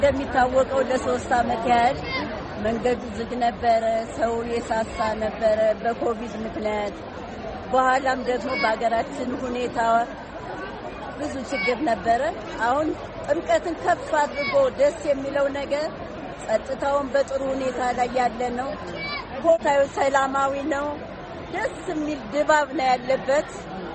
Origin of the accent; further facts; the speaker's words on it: Addis Ababa, Ethiopia; ከአዲስ አበባ ነው የመጣሁት።